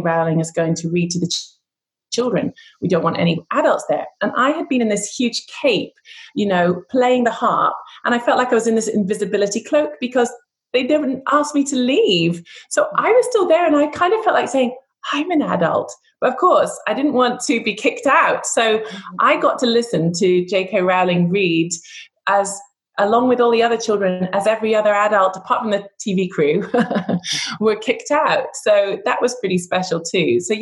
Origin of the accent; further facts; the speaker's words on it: Edinburgh, Scotland, United Kingdom; I have to say that I was born in Edinburgh, I grew up there, but I don't sound Scottish